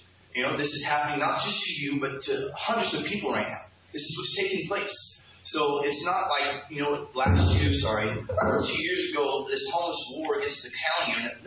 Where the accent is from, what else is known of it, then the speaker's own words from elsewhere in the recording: Santa Cruz, California, United States; also born or lived in San Jose; I'm from California. I grew up here in Santa Cruz, and I was born in San Jose.